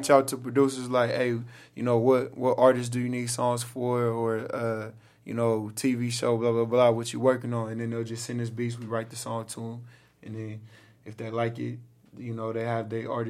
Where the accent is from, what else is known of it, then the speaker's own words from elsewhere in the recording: Los Angeles, California, United States; I was born and raised out here. I was born on Kaiser on Cadillac in Venice.